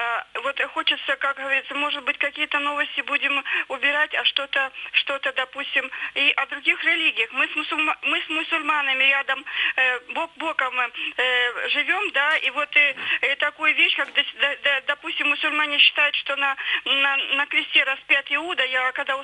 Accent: Kaluga, Kaluga Oblast, Russia; я из Калуги.

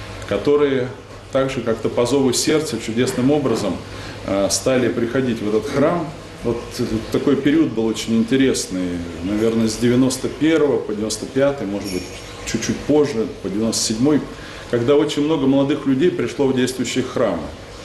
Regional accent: Skopin, Ryazan Oblast, Russia; born there; Я родился в Рязанской области, в небольшом городе Скопин.

